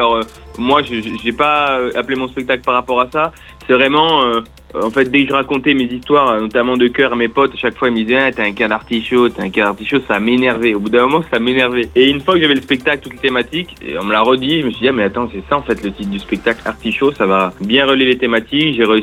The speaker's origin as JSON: {"language": "French", "town": "Toulouse", "region": "Occitanie", "country": "France", "tie": "born or raised there", "said": "Moi, je suis né à Toulouse, je suis Toulousain. J'ai grandi là-bas."}